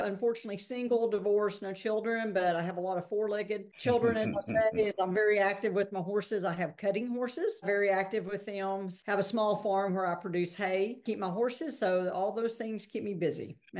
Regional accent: Texas, United States; accent: Texan; But you can tell from my accent, I'm Texan. I am a native Texan.

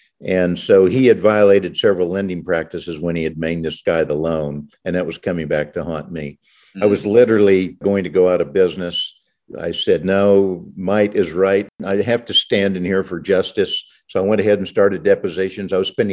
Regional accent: Kansas, United States; So I'm a Kansas farm kid, grew up farming, learned the work ethic at a very early age, went to Kansas University my junior year.

